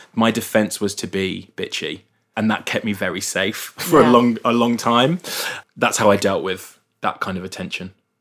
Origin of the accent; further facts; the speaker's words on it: Brighton, South East England, United Kingdom; There's a lot of great things about growing up in Brighton, which is predominant, like has a big gay community.